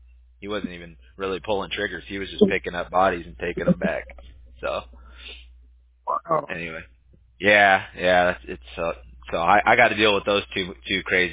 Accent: California, United States; I grew up in SoCal, but we're very red.

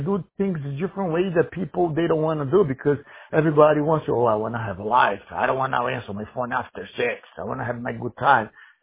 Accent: United States; No, I'm an American citizen. I'm American, my brother.

